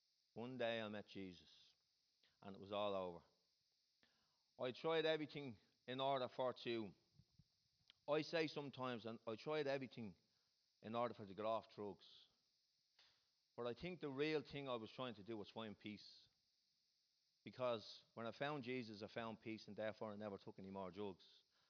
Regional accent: Clondalkin, Leinster, Ireland; And I grew up in Clondalkin. And from a very young age, I got involved in drugs and crime.

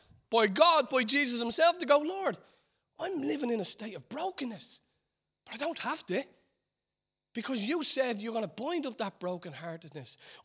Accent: Ireland; there's anything that us Irish have to overcome, is the settling for. There's a passivity about us as Irish.

